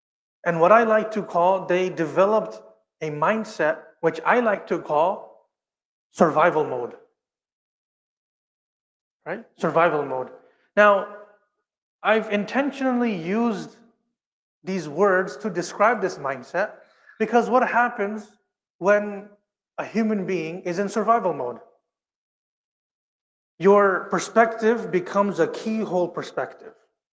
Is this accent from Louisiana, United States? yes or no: no; Sacramento, California, United States; also born or lived in Pakistan / South Africa; I was born and raised in Sacramento. I spent about 5-6 years as a child in Pakistan, and the remaining of my life, minus 7 years in South Africa.